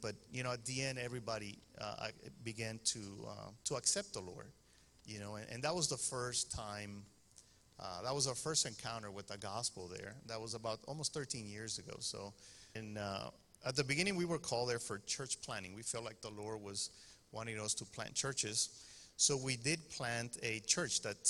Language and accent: English; Miami, Florida, United States; I was living in Miami. My wife and I grew up in Miami.